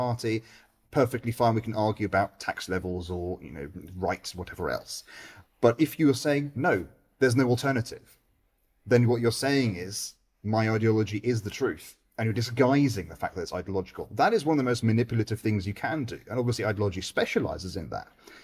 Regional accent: United Kingdom; speaking as a Brit now going in Italy and, you know, having been to America in the past

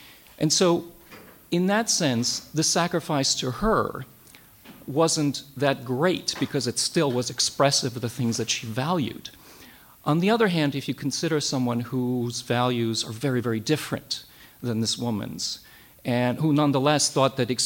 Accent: Berkeley, California, United States; I'm from Berkeley.

